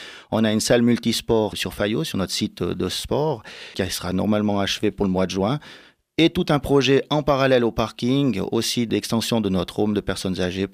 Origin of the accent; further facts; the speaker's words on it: Troistorrents, Valais, Switzerland; Je viens de Trois-Torrents. Je suis né à Trois-Torrents il y a 46 ans. Je suis issu d'une famille de 4 enfants. Et j'habite Trois-Torrents